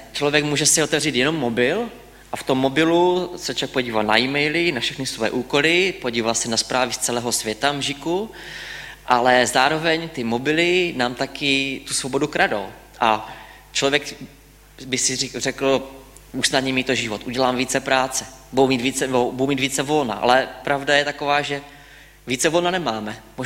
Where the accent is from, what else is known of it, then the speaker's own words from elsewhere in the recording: Hrubá Vrbka, South Moravian Region, Czechia; A já pocházím z Hrubé Vrbky, to je taková dědinka, 600 obyvatel, musíte na konec světa a za kostelem odbočit doprava.